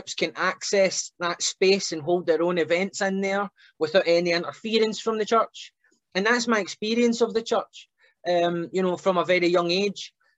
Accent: United Kingdom; even though, you know, I come from Britain

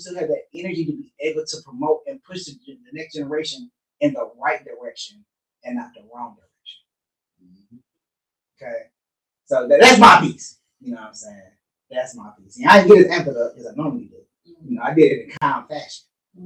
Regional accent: Detroit, Michigan, United States; I knew what it meant to live in Detroit because I grew up in Detroit.

